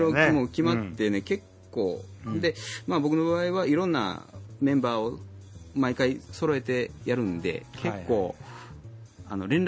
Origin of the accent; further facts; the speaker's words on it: Shiga, Japan; ここはもう地元に戻って、滋賀県の地元に帰ってきまして